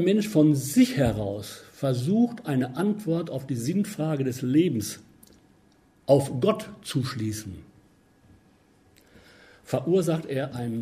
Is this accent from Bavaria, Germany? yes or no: no; Lippstadt, North Rhine-Westphalia, Germany; als ich ihn aus Lippstadt, meiner Heimatstadt, abholte zu uns